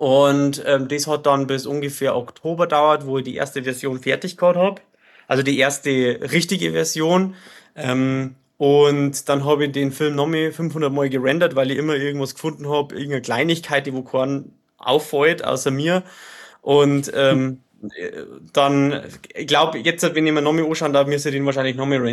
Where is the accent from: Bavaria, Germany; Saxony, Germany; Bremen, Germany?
Bavaria, Germany; born or raised there